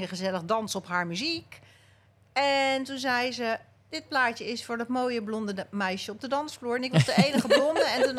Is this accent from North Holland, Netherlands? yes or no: no; The Hague, South Holland, Netherlands; Nee, wij zijn echt Hagenees.